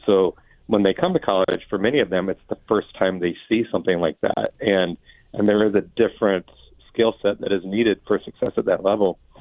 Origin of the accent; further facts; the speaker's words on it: Omaha, Nebraska, United States; I'm born and raised in Omaha, so I've always been familiar with UNO